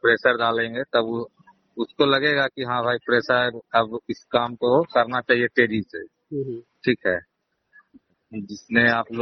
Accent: Ambedkar Nagar, Uttar Pradesh, India; हम नवागढ़ी दक्षिणी पंचायत से बिलोंग करते हैं

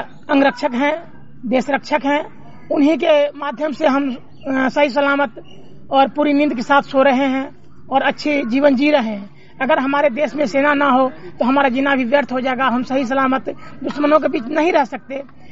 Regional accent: Samastipur, Bihar, India; now in Delhi, India; Bihar Samastipur

